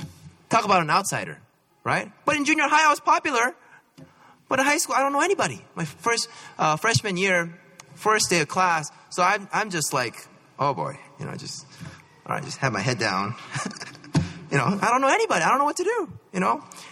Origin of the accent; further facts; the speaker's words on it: Cupertino, California, United States; I grew up in Cupertino, okay? And that's where I went to school, elementary, junior high, all right?